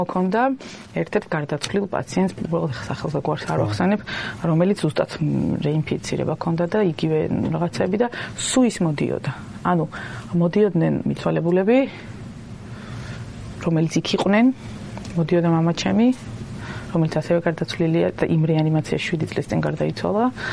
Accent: Kakheti, Georgia; ან ცუდი სიტყვები კახელი ვარ შესაბამისად

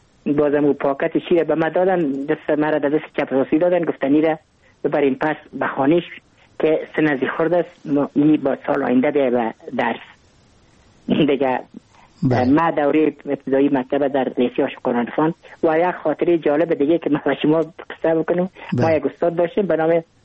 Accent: Kabul, Afghanistan; ما متولد کابل هستم، در نایی اول کابل تولد شدیم.

